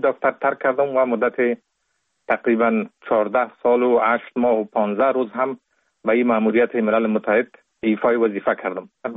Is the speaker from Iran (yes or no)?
no; Kabul, Afghanistan; born there; در سال 1970 متولد شدیم در کابل در یک خانواده روشن فکر.